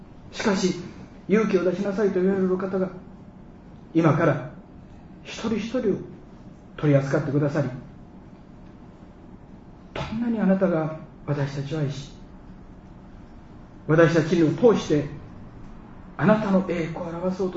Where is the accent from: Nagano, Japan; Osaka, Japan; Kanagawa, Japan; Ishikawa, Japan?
Osaka, Japan; 私は大阪で生まれ育ち、進学校も神戸で、ずっとつまり太平洋側におりましたので、日本海側っていうのは初めてなんです。